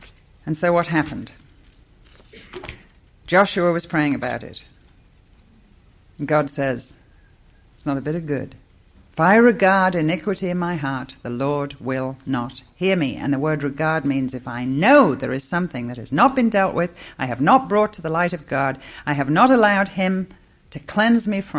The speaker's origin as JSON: {"language": "English", "region": "England", "country": "United Kingdom", "said": "as I expect you know, I'm English."}